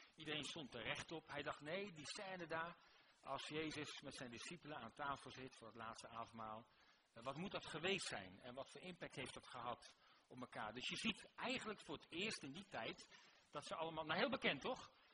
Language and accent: Dutch; Rotterdam, South Holland, Netherlands; Ik denk, we zijn lekker, hè, als Rotterdammers onder elkaar, lekker normaal.